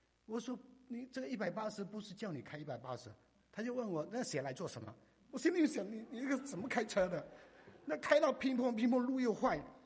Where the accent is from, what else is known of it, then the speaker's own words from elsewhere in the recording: China; 希望他知道我们中国人都有功夫啊